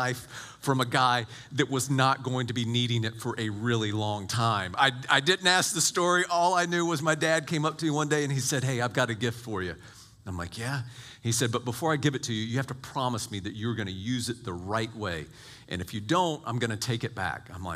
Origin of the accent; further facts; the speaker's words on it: Macon, Georgia, United States; I grew up in Macon, Georgia. All right, we got a little bit of redneck in me.